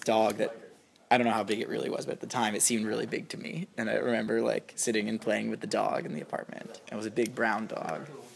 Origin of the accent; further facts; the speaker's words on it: New York City, New York, United States; I'm from Brooklyn, New York City.